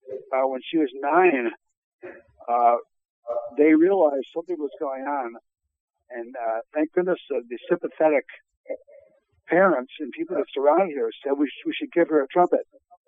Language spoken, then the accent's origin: English; Oswego, New York, United States; who was born in my hometown in Oswego, New York